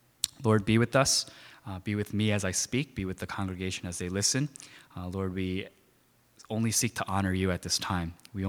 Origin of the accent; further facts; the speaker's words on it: New York, United States; I grew up in New York my whole life